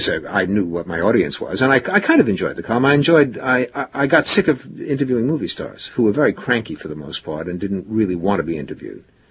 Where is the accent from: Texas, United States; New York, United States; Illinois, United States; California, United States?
New York, United States; I'm a New Yorker.